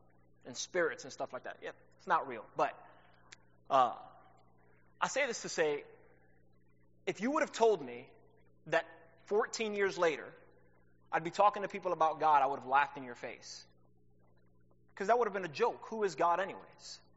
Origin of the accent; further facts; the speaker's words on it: New York City, New York, United States; first language Spanish; English is a second language; So I'm from New York, so born and raised in New York City. Spanish is my native language, but I learned English, you know, in school and in TV, like the rest of y'all probably.